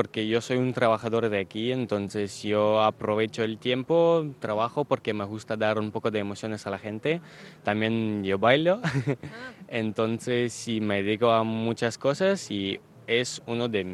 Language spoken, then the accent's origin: Spanish; Ukraine; yo explico que soy de Ucrania, que es un proyecto ucraniano